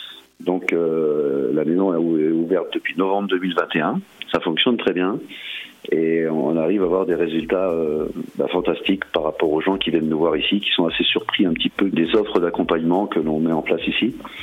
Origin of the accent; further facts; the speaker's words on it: Auvergne-Rhône-Alpes, France; chez nous en Savoie